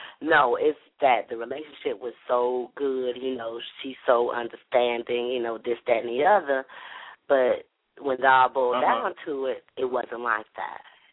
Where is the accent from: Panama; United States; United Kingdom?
Panama; I know. And I'm from Panama.